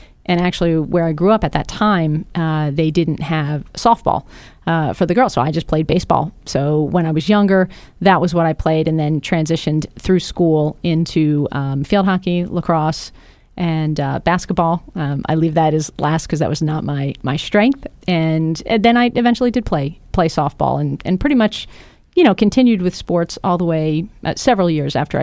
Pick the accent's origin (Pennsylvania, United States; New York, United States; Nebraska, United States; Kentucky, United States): Pennsylvania, United States; Philadelphia; also born or lived in Camp Lejeune, North Carolina; Originally, I was actually born in North Carolina at Camp Lejeune. My father was in the Marine Corps, but I spent most of my time, you know, from kindergarten on up in the Philadelphia area, right outside in the suburbs.